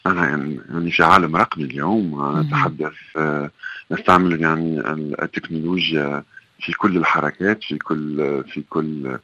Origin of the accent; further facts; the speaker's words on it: Tunisia; انا من تونس وانا افريقي